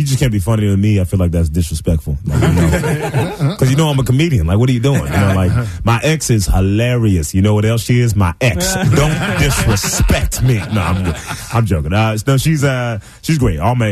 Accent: Memphis, Tennessee, United States; born or raised there; also born or lived in Portland, Oregon

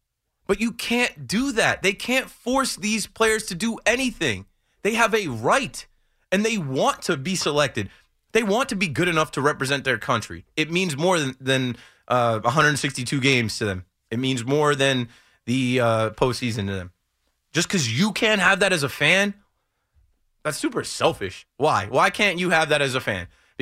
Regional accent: United States; I want USA to win everything. I'm an American.

